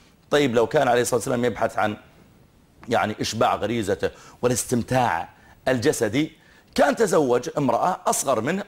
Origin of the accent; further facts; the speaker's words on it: Saudi Arabia; نحن عندنا في السعودية، طبعا هي تختلف باختلاف العادات والتقاليد في البلدان